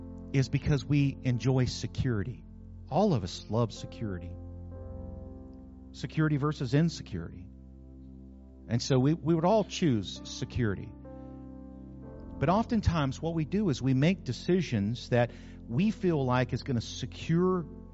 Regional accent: New Mexico, United States; I grew up in New Mexico where there are a lot of cattle ranched in New Mexico.

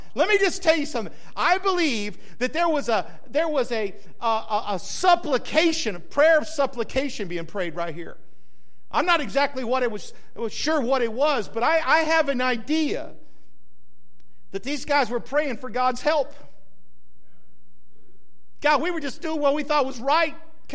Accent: Carrizozo, New Mexico, United States; As many of y'all know, I grew up in Carrizozo, New Mexico.

